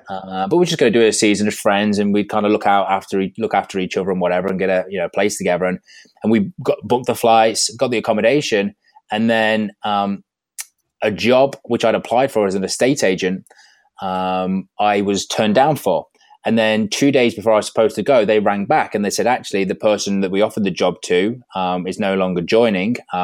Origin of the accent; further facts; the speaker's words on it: Skegness, East Midlands, United Kingdom; I grew up in Skegness, you know, coastal seaside town, you know, Butlins.